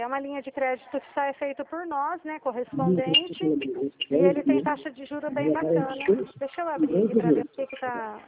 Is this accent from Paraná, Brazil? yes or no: no; Dracena, São Paulo, Brazil; Eu sou do estado de São Paulo. Eu sou da cidade de Dracena.